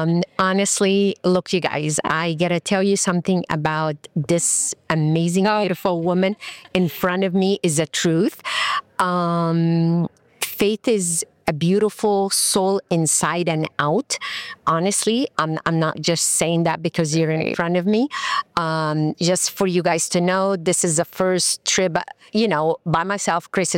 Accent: Egypt; I am from Egypt.

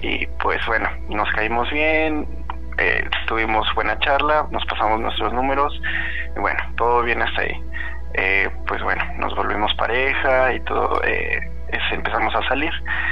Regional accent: Mexico City, Mexico; Sí, soy originario de la Ciudad de México.

